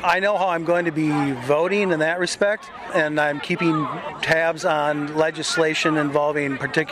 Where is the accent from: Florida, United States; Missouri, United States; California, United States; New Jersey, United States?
Florida, United States; Largo; I'm from Largo, Florida.